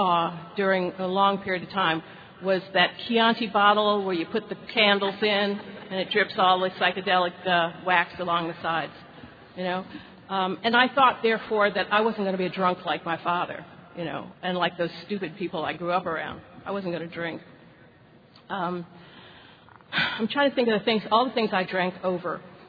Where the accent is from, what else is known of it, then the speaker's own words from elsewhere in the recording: Washington, District of Columbia, United States; I grew up in D.C. I loved calling D.C. my hometown, but I wasn't born there. However, I was raised with natives.